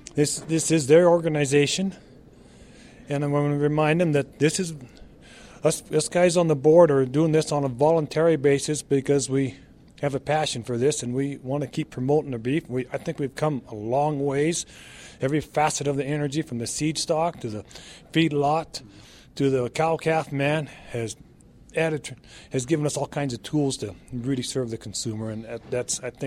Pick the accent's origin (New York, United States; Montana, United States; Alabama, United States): Montana, United States; I'm from Montana, eastern Montana, and my wife and I run a cow-calf operation